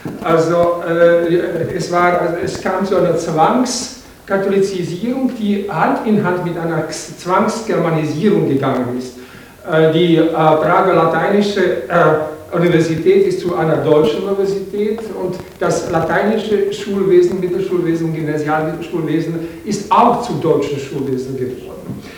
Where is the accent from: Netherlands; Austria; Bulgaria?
Austria; first language Czech; als Österreicher tschechischer Muttersprache